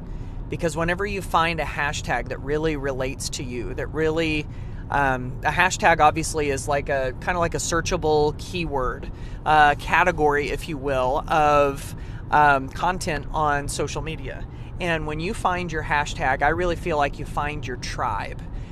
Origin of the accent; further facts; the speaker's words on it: Indiana, United States; Today, I am south of Indianapolis. Remember, I'm from West Central Indiana.